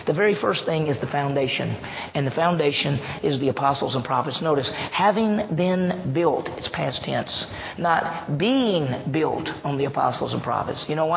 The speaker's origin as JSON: {"language": "English", "town": "Meridian", "region": "Mississippi", "country": "United States", "tie": "born or raised there", "said": "I grew up in Mississippi. I grew up in Meridian, Mississippi, which had about 40,000, 50,000 people."}